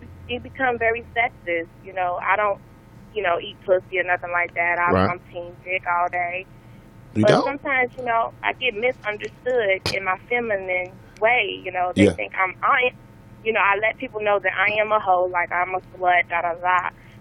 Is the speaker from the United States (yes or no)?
yes; Chicago, Illinois, United States; Yeah, I keep my gun on me. You know, I'm from Chicago.